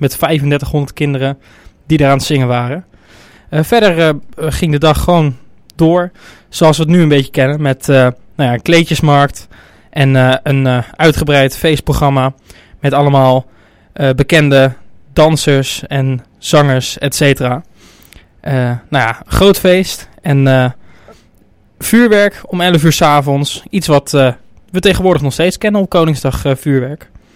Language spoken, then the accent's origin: Dutch; Veenendaal, Utrecht, Netherlands; in Veenendaal altijd trouw naar de markt ging om daar dan te zingen.